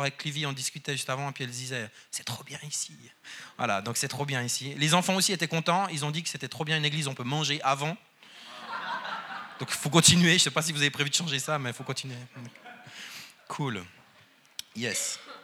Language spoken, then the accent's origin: French; Neuchâtel, Switzerland; on vient de Neuchâtel, donc vous allez probablement m'entendre dire 80 au lieu de 80, traîner sur les R, désolé, enfin voilà, c'est la Suisse romande.